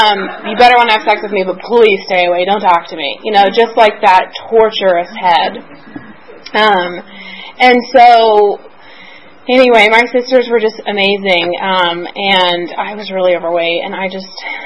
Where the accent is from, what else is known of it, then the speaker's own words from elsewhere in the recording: Nashville, Tennessee, United States; Like, I went to college, got, you know, out of town, I'm from Nashville. Never felt like I belonged